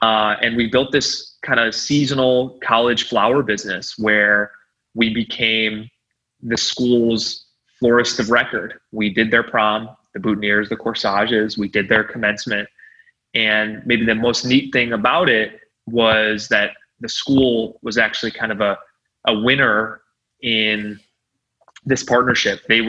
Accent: Chicago, Illinois, United States; and I grew up in Chicago.

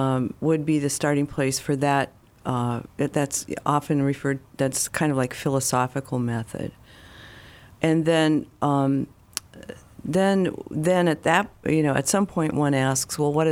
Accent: California, United States; I grew up in California, and I went to college in 1970, about an hour away from Haight-Ashbury

